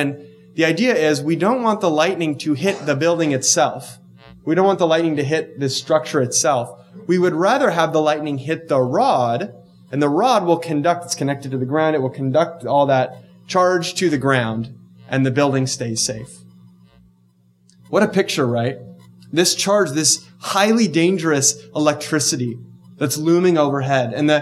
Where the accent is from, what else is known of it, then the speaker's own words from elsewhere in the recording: Bakersfield, California, United States; I grew up in Bakersfield.